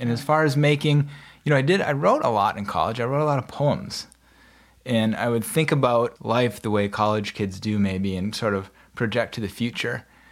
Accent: Wisconsin, United States; now in Alaska, United States; Yes, I grew up in Wisconsin, in what I always thought was like this little woodsy town with farms nearby.

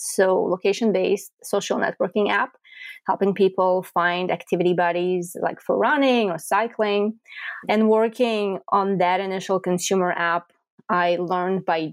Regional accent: Israel; moved away as an adult; now in United States; I come from Israel. In Israel, I served in the tech unit of the Air Force, and my technical understanding comes from there. Then when I moved to the Bay Area

